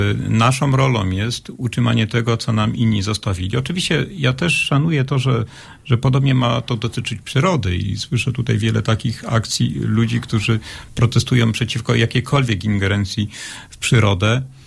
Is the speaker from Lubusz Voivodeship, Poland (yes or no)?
yes; Gubin, Lubusz Voivodeship, Poland; w Gubinie, z którego pochodzę, byłem jednym z lepszych piłkarzy